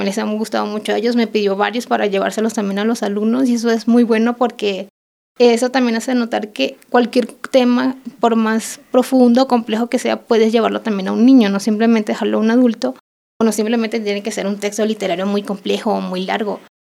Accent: Venezuela; moved away; soy migrante y soy de Venezuela

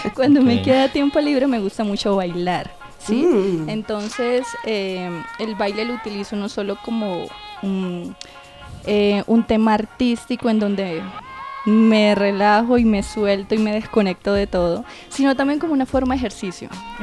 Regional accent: Mompox, Bolívar, Colombia; born there; Yo nací en Mompox, Bolívar.

